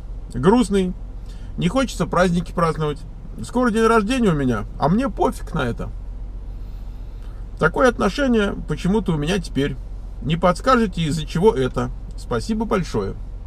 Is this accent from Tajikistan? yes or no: yes; Tajikistan; now in Russia; Я студент из Таджикистана. Учусь в России.